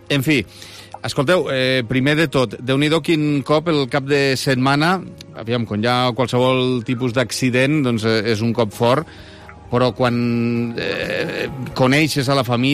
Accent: Lleida, Catalonia, Spain; que vivim a Lleida i que som de Lleida i que parlem de Lleida

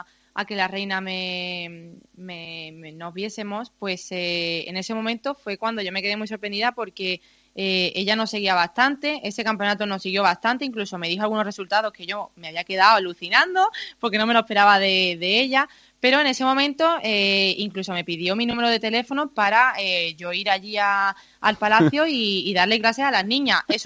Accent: Spain; aquí en España, en mi país

